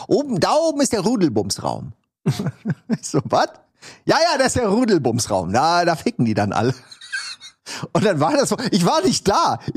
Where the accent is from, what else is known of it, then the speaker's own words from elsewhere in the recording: Central Germany, Germany; nee, wir sind aus Mitteldeutschland. Wir sind hier anders drauf, ne?